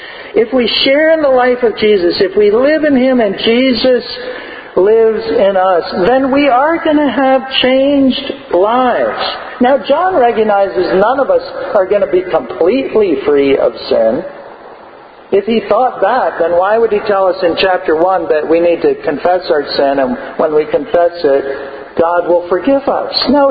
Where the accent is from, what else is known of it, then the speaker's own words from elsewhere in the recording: California, United States; when people find out from me that I grew up in California, many people say to me, I could never live in California.